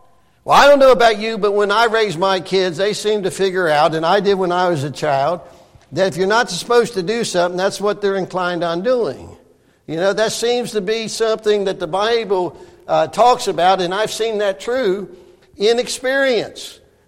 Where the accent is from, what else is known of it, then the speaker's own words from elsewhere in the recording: Ohio, United States; I grew up over in Winton Place.